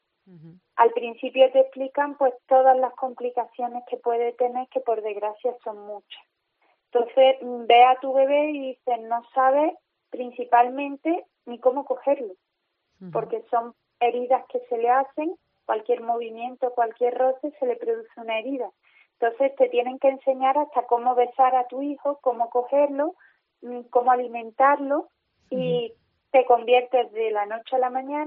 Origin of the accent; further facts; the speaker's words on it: Córdoba, Andalusia, Spain; nos desplazamos a Sevilla, somos de Córdoba